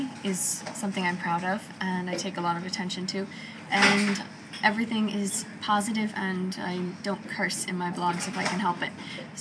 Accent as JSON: {"language": "English", "town": "Washington", "region": "District of Columbia", "country": "United States", "also_born_or_lived": "Philadelphia / Seattle / California", "accent": "American", "moved": "as an adult", "lives_now": "Ireland", "said": "Originally Washington, D.C., by way of Philadelphia, Seattle, California."}